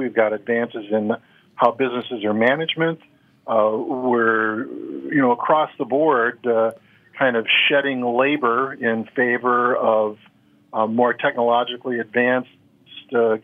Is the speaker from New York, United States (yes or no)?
no; Wisconsin, United States; So I grew up in Wisconsin, apparently one of your sponsors